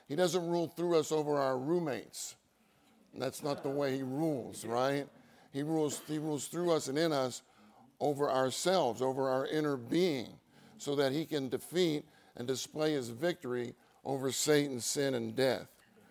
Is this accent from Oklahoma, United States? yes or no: no; California, United States; I'm from Southern California, where it's just a tad bit warmer.